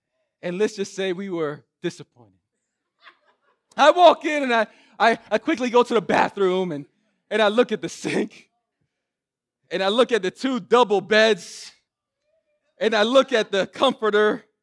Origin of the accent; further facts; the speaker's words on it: Orlando, Florida, United States; we are going to a conference, the Exponential Conference in Orlando, Florida, my hometown